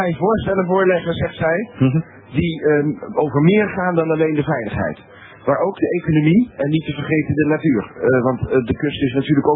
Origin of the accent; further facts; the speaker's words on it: North Holland, Netherlands; want ik kom uit het Gooi.